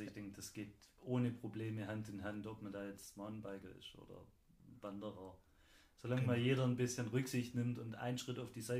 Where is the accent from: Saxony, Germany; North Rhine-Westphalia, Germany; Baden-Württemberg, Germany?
Baden-Württemberg, Germany; Mössingen; ich wohne ja noch näher an der Schwäbischen Alb als ihr zwei. Ich bin aus Mössing und bei uns geht es direkt einen Berg hoch auf den Fahrenberg.